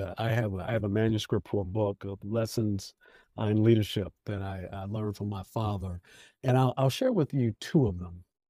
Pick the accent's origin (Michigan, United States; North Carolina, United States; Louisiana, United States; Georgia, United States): Michigan, United States; Detroit; When I was 16 years old, growing up in Detroit